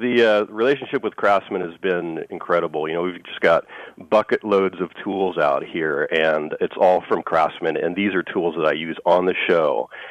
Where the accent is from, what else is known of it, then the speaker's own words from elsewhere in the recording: Seattle, Washington, United States; now in San Diego, United States; No, I was raised up in Seattle. But I've been down here since 1990. So this is my home.